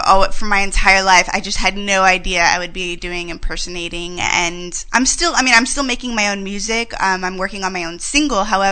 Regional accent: San Antonio, Texas, United States; No, I grew up in San Antonio, Texas.

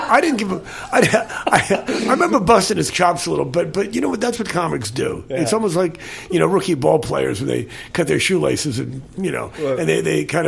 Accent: New York, United States; now in Los Angeles, United States; You know, I grew up in New York.

